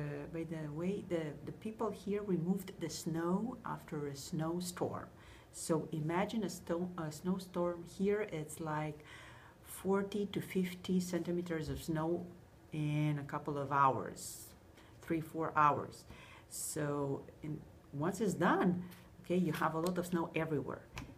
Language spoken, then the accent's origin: English; Romania; now in Canada; I'm here in Canada for almost 12 years. I came from Romania.